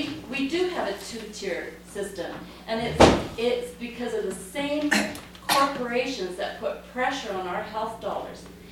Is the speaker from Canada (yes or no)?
yes; Canada; I'm from Canada.